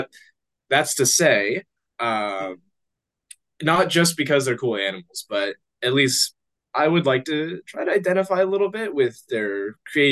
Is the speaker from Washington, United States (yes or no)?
no; Monterey, California, United States; I was raised around Monterey, so I've always been drawn to the ocean